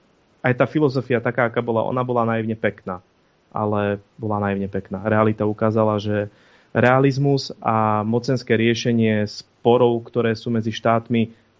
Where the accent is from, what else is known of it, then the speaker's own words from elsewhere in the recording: Poltár, Banská Bystrica Region, Slovakia; Ja pochádzam z Poltára a ja sa viem pomaly dostať do Poltára diaľnicou.